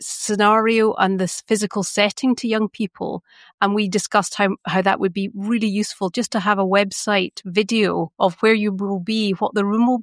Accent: Scotland, United Kingdom; accent: Scottish; I don't know if you can tell, but I'm Scottish. And most of the young people are not used to hearing a Scottish accent

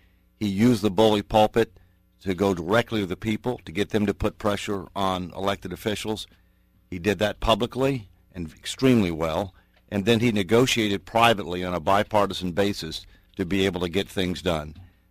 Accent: the South, United States; I was born and raised in the South, and for many, many years, the South was heavily Democratic.

